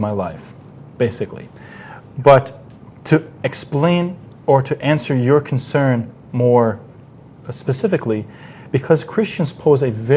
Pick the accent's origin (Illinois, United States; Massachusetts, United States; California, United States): Illinois, United States; Chicago; I'm from Chicago, if I'm going to take a trip down to Florida, there is only one way I can go, and that's I'm living in Chicago